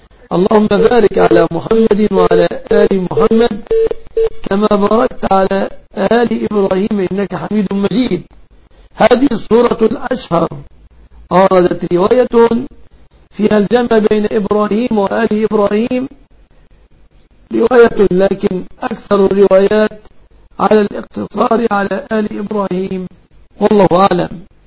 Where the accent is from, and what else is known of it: Egypt